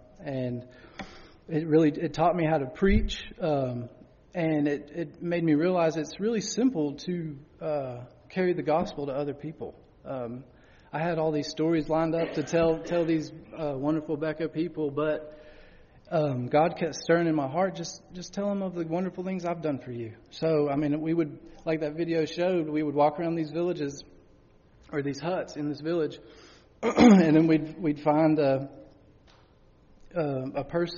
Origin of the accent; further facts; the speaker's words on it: Nashville, Tennessee, United States; I was from Nashville. I was living in Nashville.